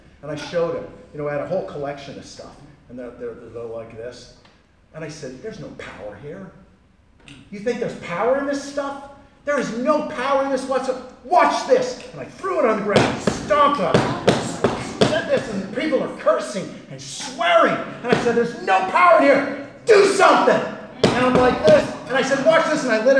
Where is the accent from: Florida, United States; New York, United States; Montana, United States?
Montana, United States; Have you noticed I'm white? Africa, have you noticed? I'm wearing cowboy boots. I'm from Montana.